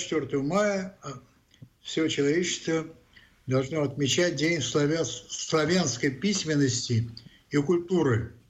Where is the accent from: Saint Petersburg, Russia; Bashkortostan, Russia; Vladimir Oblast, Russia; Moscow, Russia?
Saint Petersburg, Russia; я, собственно, уроженец Васильевского острова